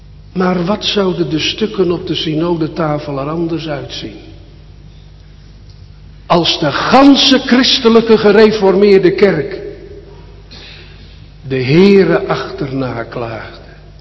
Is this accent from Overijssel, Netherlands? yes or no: no; Sliedrecht, South Holland, Netherlands; born there; dat was in Sliedrecht, mijn geboorteplaats.